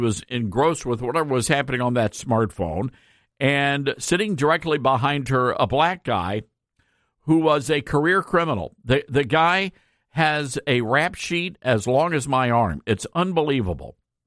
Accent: Memphis, Tennessee, United States; we talk a lot about Memphis on this show because it's my hometown, and this is the city where our show is actually based from.

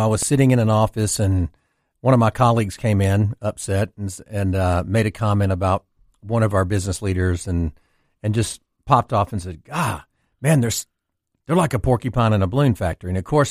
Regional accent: Louisiana, United States; I grew up in Louisiana without a father, had a mother that had three boys, and worked extremely hard

